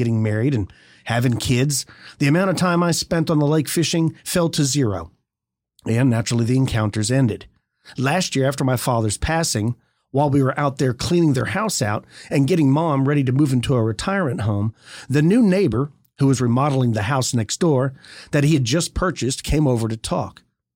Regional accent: Abilene, Texas, United States; So to begin, I'm from Abilene, Texas. My family moved into a house on Little Lake in the middle of Abilene in the early 90s.

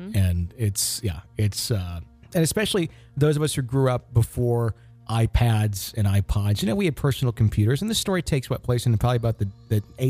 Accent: Finland; English is a second language; I'm from Finland

